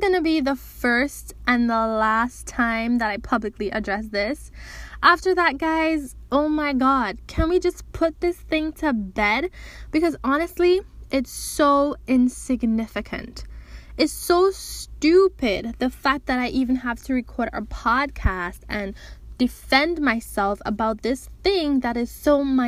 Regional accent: Trinidad & Tobago; I am Trinidadian, I'm born and raised in Trinidad. I'm not American, I'm not Guyanese, I'm not trying to be.

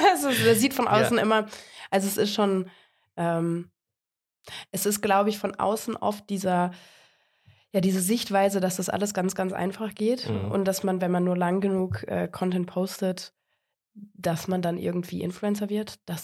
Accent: Finnentrop, North Rhine-Westphalia, Germany; Also, ich bin in Finntrop aufgewachsen, Attendorn zur Schule gegangen und bin dann zurückgekommen und bin dann eigentlich nach Olpe gezogen.

